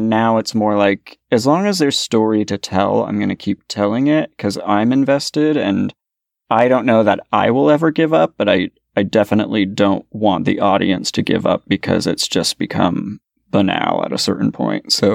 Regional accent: California, United States; growing up in the Bay Area in the early 80s

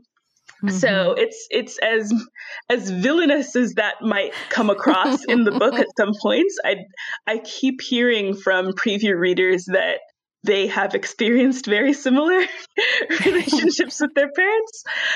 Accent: United States; born there; being a woman and being Black and being disadvantaged in those ways, but also in being American born, you know, and realizing that what I was taught about my country growing up

